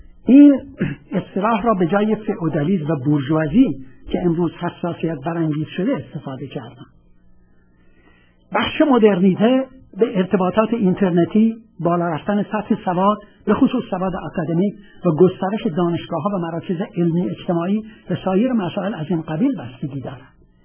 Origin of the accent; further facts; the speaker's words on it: Iran; moved away; موقعی که من از ایران اومدم بیرون